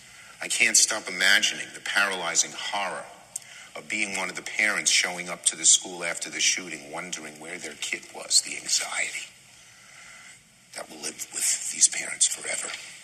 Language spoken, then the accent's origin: English; New York, United States; In my home state of New York, in the beloved city of Buffalo